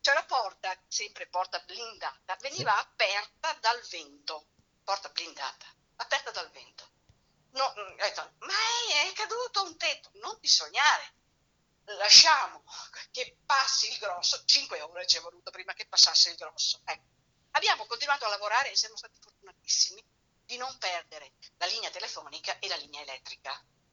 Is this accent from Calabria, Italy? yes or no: no; Lamon, Veneto, Italy; io sono di Lamon